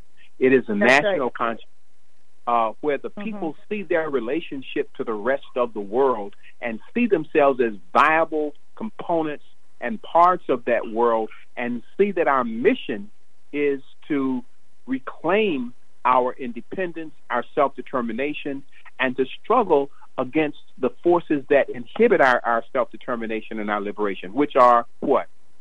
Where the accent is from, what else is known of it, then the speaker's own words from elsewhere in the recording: California, United States; But I think I mentioned my family moved to California right after that. And so I grew up in California.